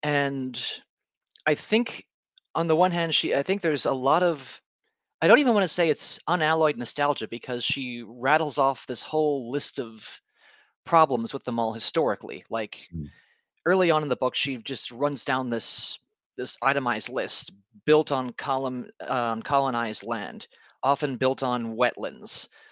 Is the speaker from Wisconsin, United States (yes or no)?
no; New Jersey, United States; now in Philadelphia, United States; Yes, I'm in Philly. I grew up in North Jersey.